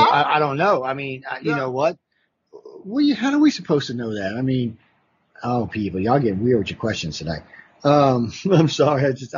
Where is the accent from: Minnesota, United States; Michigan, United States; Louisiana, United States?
Louisiana, United States; New Orleans; Maybe because I grew up in New Orleans. Maybe I grew up in a witchy family.